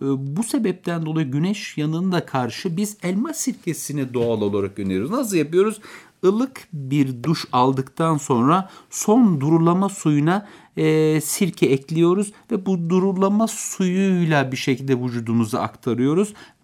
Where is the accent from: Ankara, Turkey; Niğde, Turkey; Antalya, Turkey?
Ankara, Turkey; Beypazarı; Anadolu'da ben Beypazarlıyım.